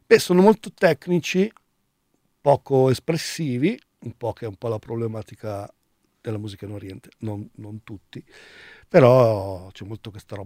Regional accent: Busto Arsizio, Lombardy, Italy; moved away as an adult; io sono nato a Busto Arsizio, sono vissuto lì fino ai 32 anni

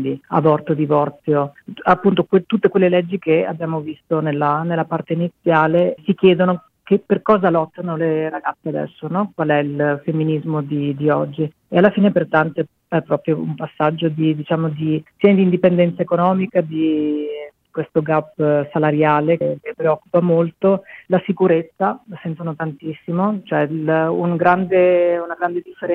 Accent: Borgo Valsugana, Trentino-Alto Adige, Italy; born or raised there

